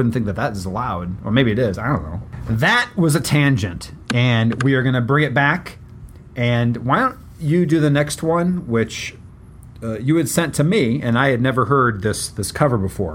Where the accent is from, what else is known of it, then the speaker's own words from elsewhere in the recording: West Lafayette, Indiana, United States; and I'm originally from West Lafayette, Indiana, which is